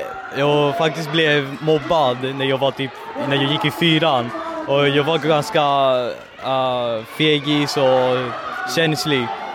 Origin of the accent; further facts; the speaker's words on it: Greece; now in Stockholm, Sweden; Nej, jag kommer från Grekland och jag bor i Stockholm.